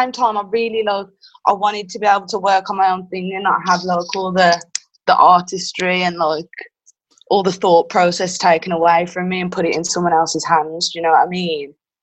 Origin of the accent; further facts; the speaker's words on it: Wordsley, West Midlands, United Kingdom; born there; No. Well, technically, I was born in Wordsley.